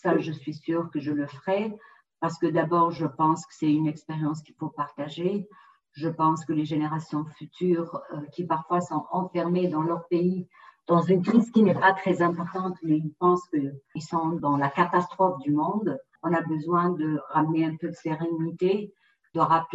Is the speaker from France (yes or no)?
no; Algeria; Je suis algérien